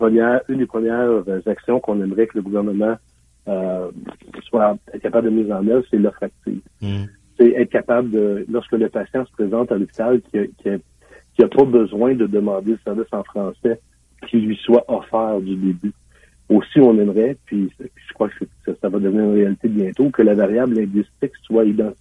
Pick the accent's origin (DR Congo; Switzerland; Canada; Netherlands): Canada; Hearst, Ontario; Et même dans le Nord, même chez nous, à Hearst, on vit des pénuries d'employés.